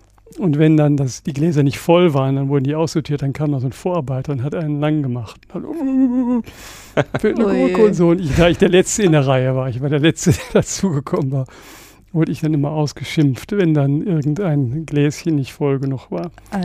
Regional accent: Herongen, North Rhine-Westphalia, Germany; in Herongen in meiner alten Heimat am Niederrhein für 7,50 Mark die Stunde.

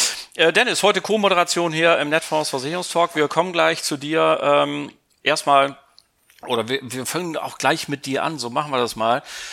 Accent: Bremen, Germany; denn ich bin in meiner Heimat- und Geburtsstadt Bremen heute.

